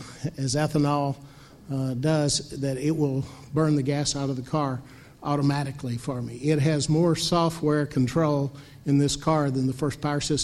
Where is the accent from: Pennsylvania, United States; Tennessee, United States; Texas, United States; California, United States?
Tennessee, United States; Chattanooga; This is my hometown, Chattanooga, Tennessee.